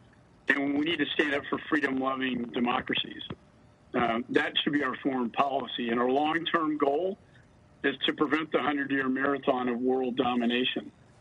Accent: Texas, United States; In my home state of Texas right now, our hospitals are almost at maximum capacity.

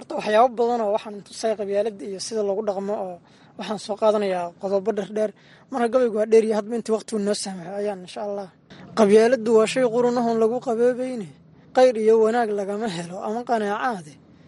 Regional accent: Gidheys, Galguduud, Somalia; Aniga waxaan ku dhashay tuulo la yiraahdo Gidheys oo u dhow deegaanka amase aan iraahday degmada Cadaado. Halkaas waan ku soo qaatay dugsiga hoose dhexe sare, dugsiga hoose dhexe aan ku soo qaatay Gidheys, sidoo kale dugsiga sare waxaan uga soo baxay degmada Cadaado.

